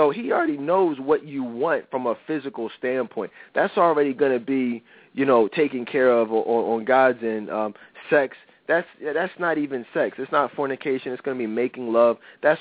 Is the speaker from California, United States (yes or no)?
no; Philadelphia, Pennsylvania, United States; And obviously you guys know I'm from Philly.